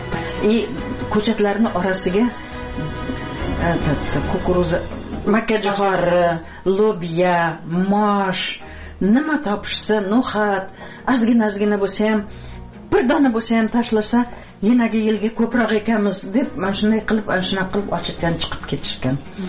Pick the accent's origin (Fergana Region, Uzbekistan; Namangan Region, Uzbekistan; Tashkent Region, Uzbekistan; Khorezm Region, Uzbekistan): Tashkent Region, Uzbekistan; Piskent; Men shu yerlarda tug'ilganman-da. Eshik deraza bo'lmagan. Piskentda garnak degan yer bor edi